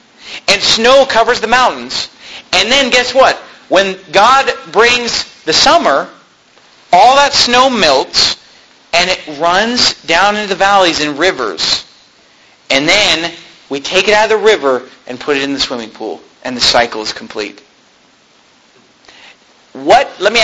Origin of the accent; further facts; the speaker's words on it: United States; because I'm this American who just loves to waste